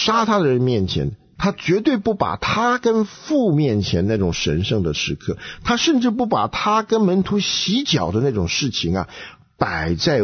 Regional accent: China

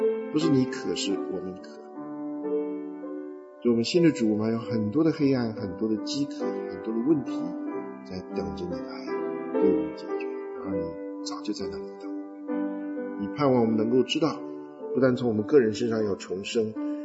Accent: China; 这些我们中国人讲的风土人情

